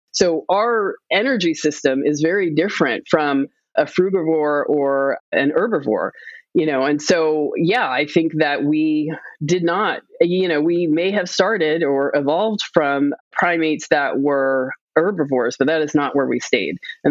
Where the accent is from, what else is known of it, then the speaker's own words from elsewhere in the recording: New York City, New York, United States; I grew up in New York City, and it, like I said, I just left.